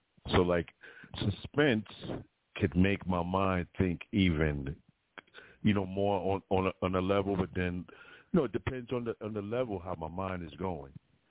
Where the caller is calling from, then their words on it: Brooklyn, New York, United States; I'm calling from Brooklyn.